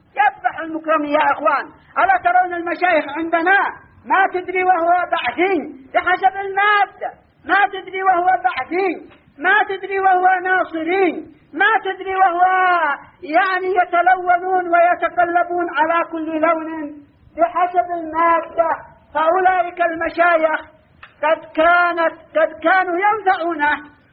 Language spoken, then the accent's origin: Arabic; Yemen; أما عندنا في اليمن فلا